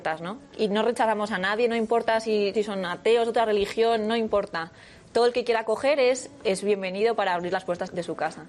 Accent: Valencia, Valencian Community, Spain; Yo soy de Valencia, iba a un colegio de monjas

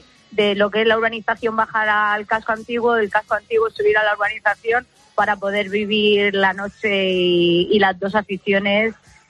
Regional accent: Spain; A ver, yo como española que soy, con la roja.

